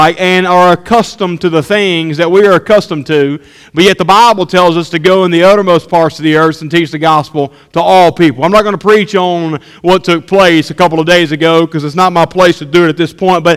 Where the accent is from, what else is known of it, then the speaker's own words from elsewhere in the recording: the South, United States; I was raised in the South.